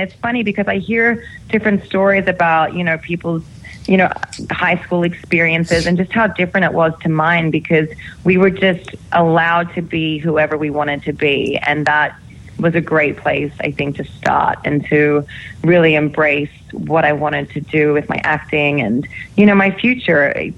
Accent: Sydney, New South Wales, Australia; Yes, I'm from Sydney.

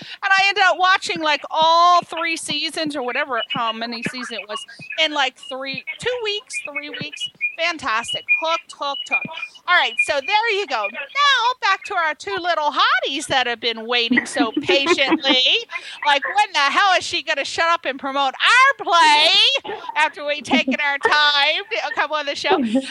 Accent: East Coast, United States; now in Los Angeles, United States; I'm from the East Coast. My aunt was an actress on Broadway. I know what a play is supposed to be.

